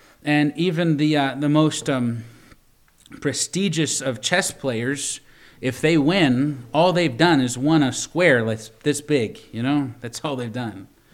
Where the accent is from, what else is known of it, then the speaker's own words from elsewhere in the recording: Virginia, United States; also born or lived in Connecticut; now in Butte, United States; Now, I grew up in Virginia. Catholicism is a thing there too. But then I spent time in Connecticut, 4 years in Connecticut.